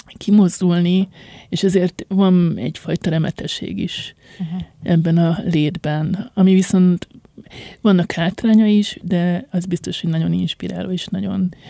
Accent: Budapest, Hungary; Ugye én 36 évig éltem egy 8. kerületi panellakásban. Ott nem azt mondom, hogy ott születtem, de hogy oda költöztünk csecsemőkoromban, és én nagyon sokáig abszolút egy ilyen pesti lánynak éreztem magam

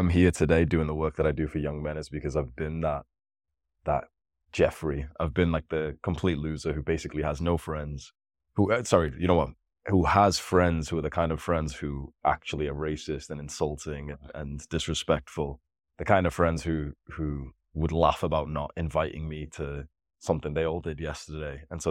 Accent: Pakistan; born there; So I was born in poverty in Pakistan

